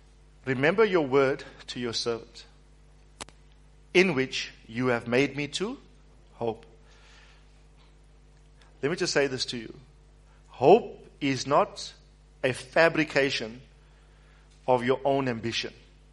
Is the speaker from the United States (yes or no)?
no; Wentworth, KwaZulu-Natal, South Africa; I grew up in Wentworth, some use of a body of slang there, right?